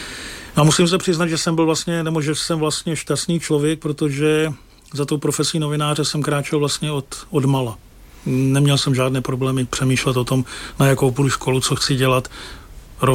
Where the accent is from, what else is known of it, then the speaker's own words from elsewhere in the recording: Pardubice, Pardubice Region, Czechia; jsem rodák z Pardubic, z města, které má koně ve znaku, půl koně bílého v červeném poli